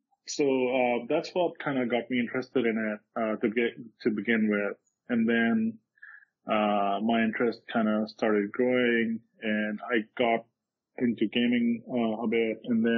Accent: India; I grew up in India

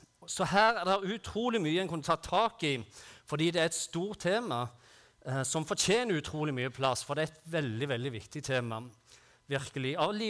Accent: Bryne, Rogaland, Norway; jeg har vokst opp på Bryne, og det hører dere sikkert på dialekten. Jeg har en veldig avsleven dialekt

